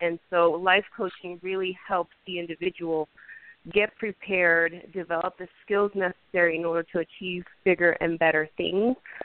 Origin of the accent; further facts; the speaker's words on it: Miami, Florida, United States; also born or lived in Puerto Rico; I'm originally from Puerto Rico and grew up in Miami, Florida. So about 15 years ago, I moved to Northern Illinois with my son just to create a better life for myself and for him.